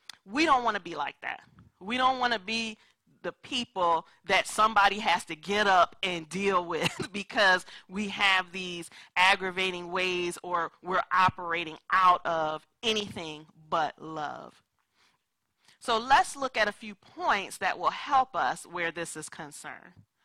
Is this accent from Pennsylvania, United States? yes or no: yes; Philadelphia, Pennsylvania, United States; So I'm from Philadelphia, but both sides of my family are from South Carolina. So we are Southern people at heart.